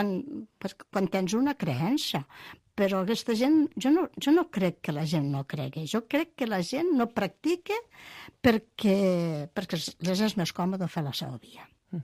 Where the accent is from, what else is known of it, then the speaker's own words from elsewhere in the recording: Sort, Catalonia, Spain; És el meu poble.